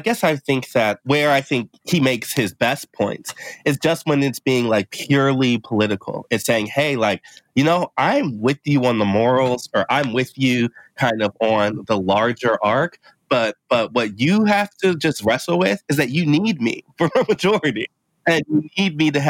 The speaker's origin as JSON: {"language": "English", "region": "Midwest", "country": "United States", "said": "As a Midwesterner, I don't think we complain too much about not getting enough political attention."}